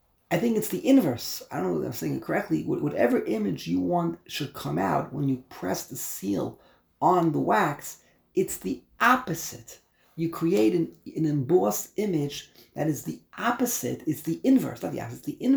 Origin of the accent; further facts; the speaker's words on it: Brooklyn, New York, United States; I said, I'm from Brooklyn, New York.